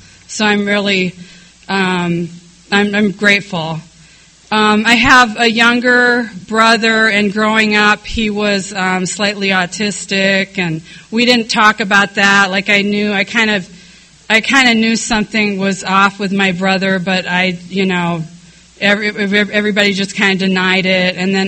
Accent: Sioux Falls, South Dakota, United States; I grew up in Sioux Falls, South Dakota. I'm 46 years old, so I was born in 1966, so like grew up in the 70s in Sioux Falls, South Dakota.

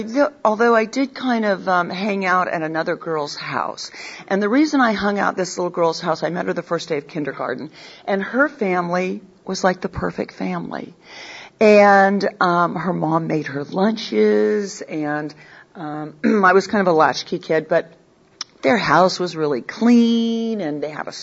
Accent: California, United States; You know, I was the youngest of seven. I grew up in the Bay Area, and it was a normal household.

